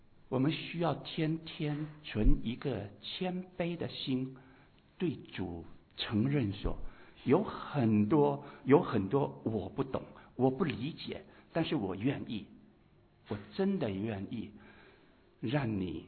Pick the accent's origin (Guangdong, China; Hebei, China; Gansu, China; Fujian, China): Fujian, China; 我们福建人，福建人到了那里都很团结，有同乡会